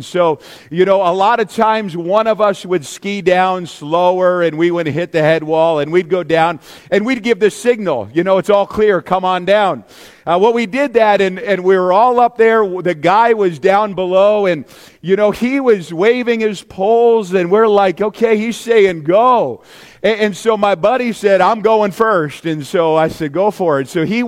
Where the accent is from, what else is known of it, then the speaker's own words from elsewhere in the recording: New Hampshire, United States; especially as a kid growing up in New Hampshire.